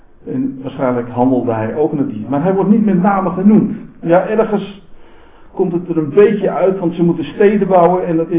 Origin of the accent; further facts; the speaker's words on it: Zaandam, North Holland, Netherlands; Ik kom oorspronkelijk uit Zaandam vandaan, vlakbij Amsterdam.